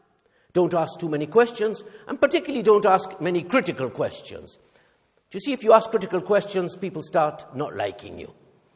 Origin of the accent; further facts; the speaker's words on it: Argentina; my growing up in Argentina was a mixture of things. Some very British and some very Argentine.